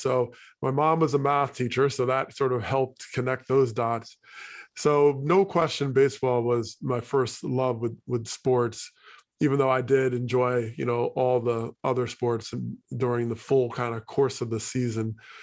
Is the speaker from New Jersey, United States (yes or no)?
yes; Teaneck, New Jersey, United States; also born or lived in Hackensack; So I grew up in Teaneck, but we live right on the river, mm-hmm. and that's the Hackensack River. So on the other side of the river is Hackensack, New Jersey, technically where I was born.